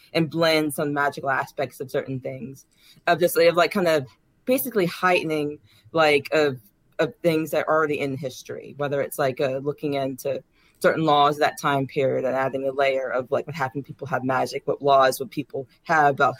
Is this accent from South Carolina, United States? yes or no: no; Virginia, United States; I grew up in Virginia, which the history of the U.S. is taught a lot.